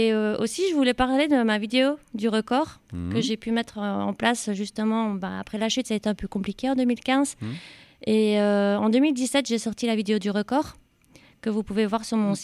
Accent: Belgium; born there; le départ du Tour de France se fait en Belgique, à Bruxelles, dans mon pays natal.

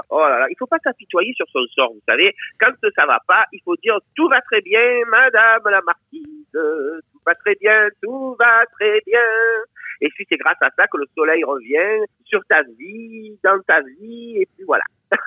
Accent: Marseille, Provence-Alpes-Côte d'Azur, France; born there; Je suis né à Marseille, dans le plus beau quartier de Marseille. Le Panier, connu dans le monde entier grâce à ce feuilleton extraordinaire qui s'appelle Plus belle la vie.

